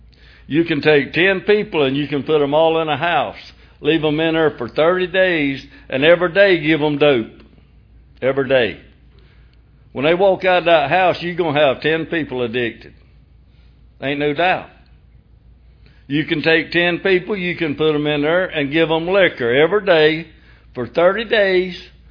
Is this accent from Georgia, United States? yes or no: yes; Graham, Georgia, United States; I'm from Graham, Georgia. That's between Hazelhurst and Baxley in South Georgia. I was raised about so far back in the sticks until they pumped sunshine in.